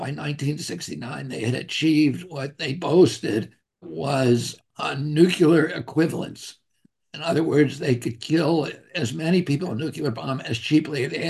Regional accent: Hudson Valley, New York, United States; the falconers who I grew up with in the Hudson Valley

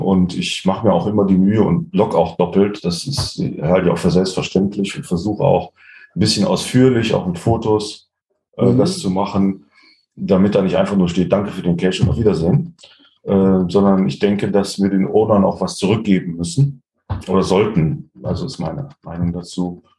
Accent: Solingen, North Rhine-Westphalia, Germany; Ich komme aus Solingen.

